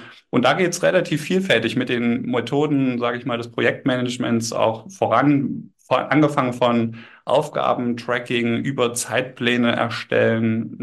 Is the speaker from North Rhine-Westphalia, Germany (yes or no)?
no; Saxony, Germany; born there; now in Wolfsburg, Germany; 33 Jahre alt, komme gebürtig aus dem Leipziger Land, bin seit 2016 auch hier bei der PEC angestellt